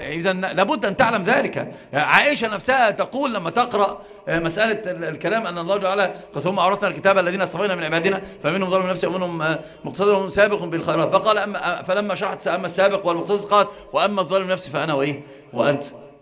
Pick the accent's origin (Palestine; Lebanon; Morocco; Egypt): Egypt; يسمونها عندنا في مصر